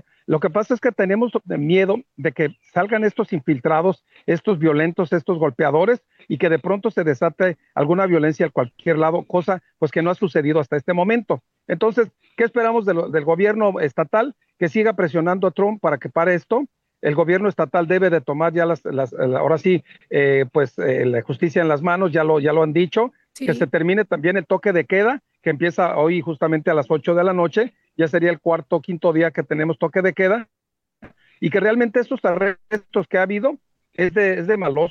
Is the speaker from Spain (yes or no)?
no; Mexico; now in United States; no nada más somos nosotros los mexicanos